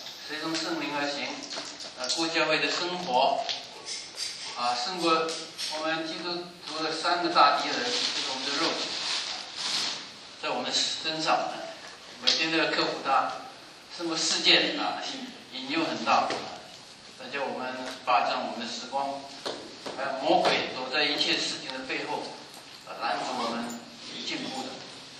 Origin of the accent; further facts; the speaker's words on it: China; 那这是我们中国人的哲学思想